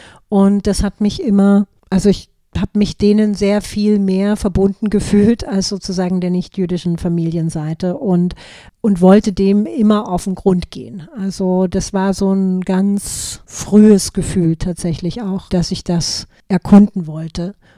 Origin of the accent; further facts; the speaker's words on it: Dresden, Saxony, Germany; Man muss ja vielleicht dazu sagen, dass ich aus der ehemaligen DDR komme. Ich wurde in Dresden geboren und meine Familie ist auch gemischt. Also der eine Teil ist jüdisch, der andere ist nicht jüdisch